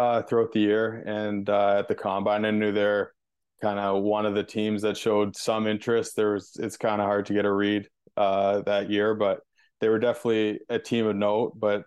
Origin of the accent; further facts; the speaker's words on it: Brandon, Manitoba, Canada; Yeah, it was awesome.